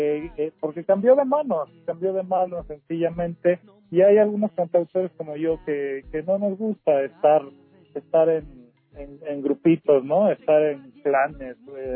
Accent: Mexico City, Mexico; Sí, lo que pasa es que como trabajo en el Estado, pero sigo viviendo en la ciudad.

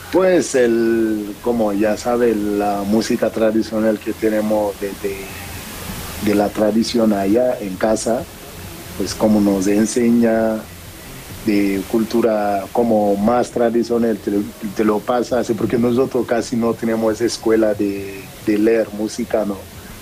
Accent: Mexico; Bueno, obvio, yo también soy mexicano, ¿no?

